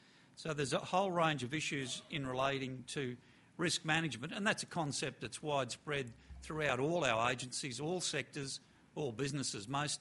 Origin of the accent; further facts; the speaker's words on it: Queensland, Australia; As you've heard, I'm from Queensland